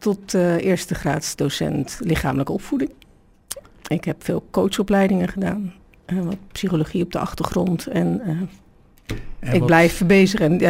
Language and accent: Dutch; Maassluis, South Holland, Netherlands; born there; now in Krimpen aan de IJssel, Netherlands; In Maassluis. De eerste stad aan de waterweg.